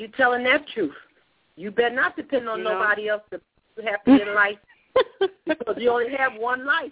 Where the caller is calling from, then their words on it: Georgia, United States; I'm calling from Georgia.